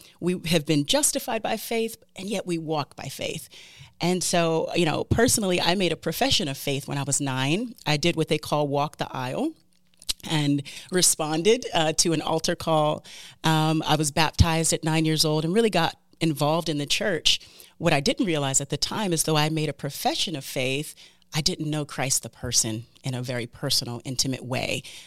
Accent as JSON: {"language": "English", "country": "United States", "tie": "born or raised there", "first_language": "English", "lives_now": "Philadelphia, United States", "said": "I should say that English is my first language. I was raised in the States. I currently live in Philadelphia with my husband, Shai, and our three kids."}